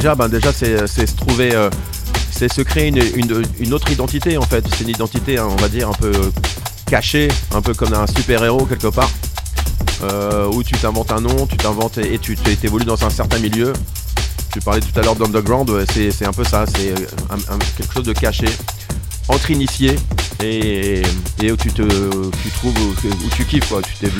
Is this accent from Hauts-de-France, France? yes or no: yes; Maubeuge, Hauts-de-France, France; tout a commencé dans mon quartier. Où j'ai grandi à Maubeuge, dans le quartier d'Épinette.